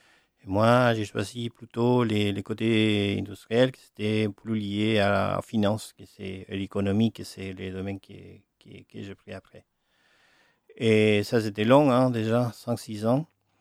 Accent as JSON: {"language": "French", "town": "Santiago", "region": "Santiago Metropolitan Region", "country": "Chile", "tie": "born or raised there", "second_language": "French", "said": "Non, je suis né en Santiago, toute ma vie à Santiago, voilà."}